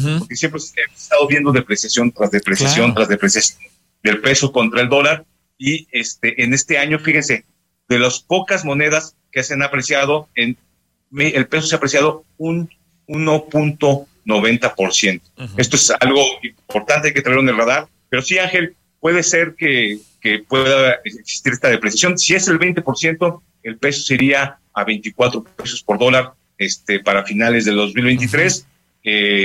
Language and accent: Spanish; Mexico; como empresario mexicano